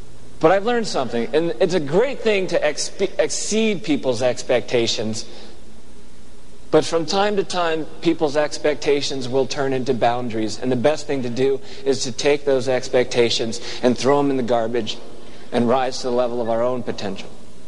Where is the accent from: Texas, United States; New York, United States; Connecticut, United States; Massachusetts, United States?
Connecticut, United States; Now, I grew up in Connecticut. It's as flat as a pancake.